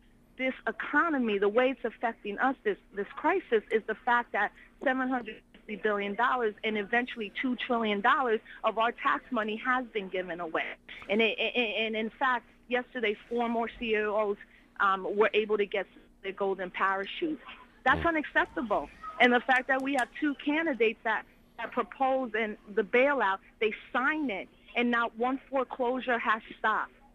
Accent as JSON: {"language": "English", "region": "New York", "country": "United States", "said": "I think I'm from New York. I know what Wall Street looks like."}